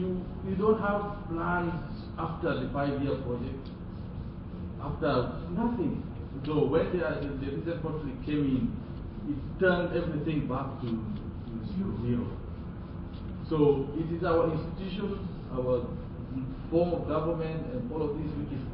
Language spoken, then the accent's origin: English; South Sudan; I'm from South Sudan